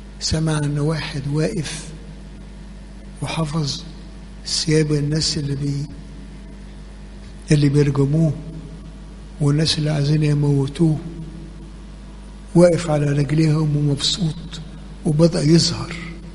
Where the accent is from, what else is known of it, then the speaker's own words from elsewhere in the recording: Egypt; ده احنا هنا اول عندما عندنا في مصر اول ما جه الراجل بتاع الاخوان ده وقعد